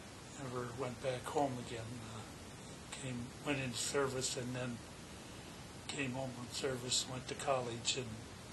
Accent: Breckenridge, Minnesota, United States; moved away; also born or lived in North Dakota; I was born in Hanginson, North Dakota, which is about 70 miles southwest of here. And I lived there for 2 years, and then my parents moved to Breckenridge, Minnesota, which is about 50 miles south of here.

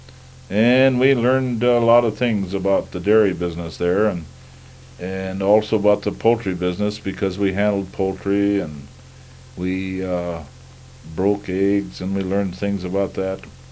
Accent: Edgley, North Dakota, United States; They call me … I was born in Edgley, North Dakota, and went to school there through my elementary years and also through high school.

